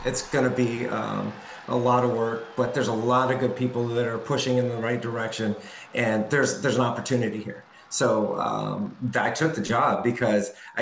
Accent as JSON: {"language": "English", "region": "Texas", "country": "United States", "said": "Yeah. Hey, well, at first I'm a Texan and then an American."}